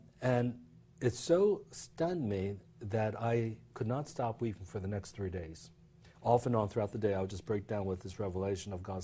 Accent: Baltimore, Maryland, United States; At the Baltimore Civic Center, where I grew up in Maryland, they had sold out in a matter of hours, 15,000 tickets.

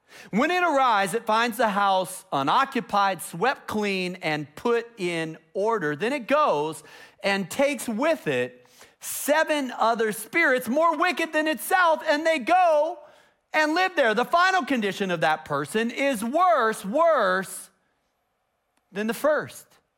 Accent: Chicago, Illinois, United States; I grew up in Chicago. That's where I spent many, many weeks in the intensive care unit.

